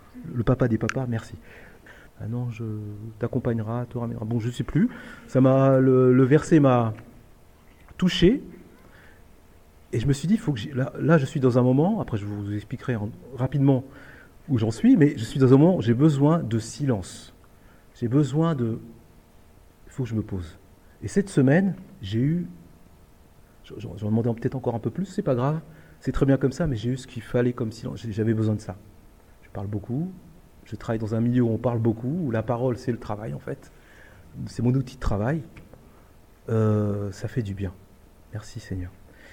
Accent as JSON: {"language": "French", "town": "Enghien-les-Bains", "region": "Île-de-France", "country": "France", "tie": "born there", "said": "Je suis né à Enghien-les-Bains, j'habite dans le Val d'Oise, dans le Val d'Oise, avec un lac, une station thermale."}